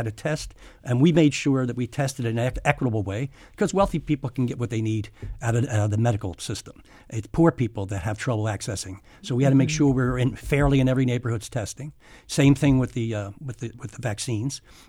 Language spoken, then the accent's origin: English; Philadelphia, Pennsylvania, United States; And if you look, I grew up in South Philly.